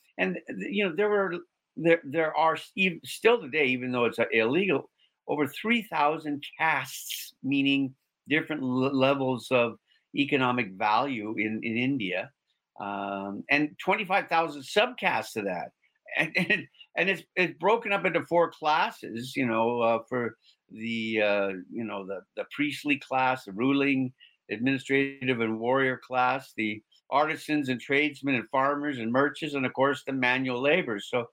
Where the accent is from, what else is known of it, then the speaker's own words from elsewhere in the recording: Canada; born there; I'm glad I was born in Canada.